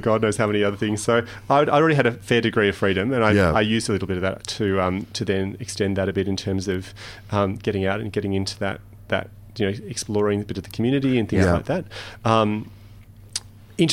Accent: Perth, Western Australia, Australia; And I suppose also growing up in Perth, I didn't have any gay role models around me.

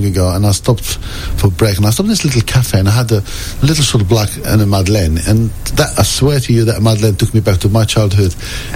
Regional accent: Algeria; born there; English is a second language; I was born in Algeria, of course, and I go there and I always drink water from the bottle

